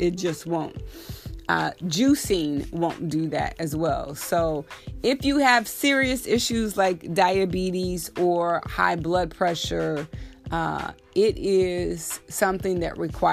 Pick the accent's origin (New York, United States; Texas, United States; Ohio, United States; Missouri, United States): Texas, United States; So growing up in Texas, my great-grandparents actually had a pomegranate tree in their backyard.